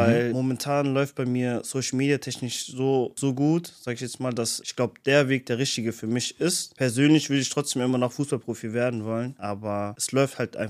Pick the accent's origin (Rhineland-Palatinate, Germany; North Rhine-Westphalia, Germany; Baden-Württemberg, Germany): North Rhine-Westphalia, Germany; Bonn; Ich bin 25 Jahre alt. Ich komme aus Bonn, wohne in Godesberg.